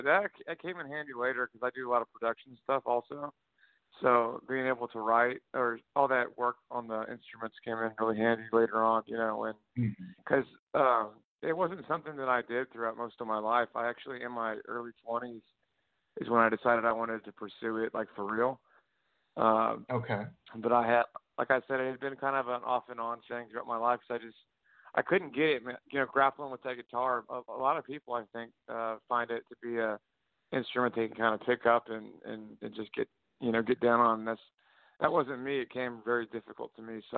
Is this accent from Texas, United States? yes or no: yes; Houston, Texas, United States; I'm from Houston. Yes, sir.